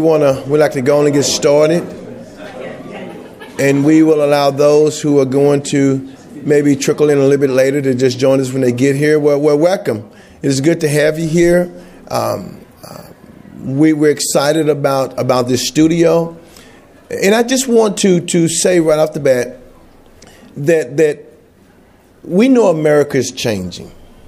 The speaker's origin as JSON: {"language": "English", "region": "Alabama", "country": "United States", "said": "I'm sorry for not introducing myself. And I'm from Alabama."}